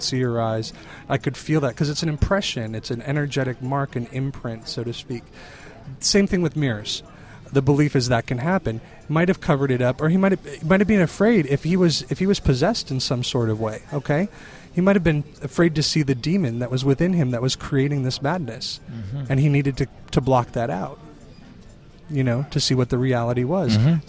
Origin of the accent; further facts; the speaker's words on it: Iowa, United States; I'm a native of Iowa. I grew up on the Mississippi River in Iowa. Right on a tiny town of 700 people, 600 people.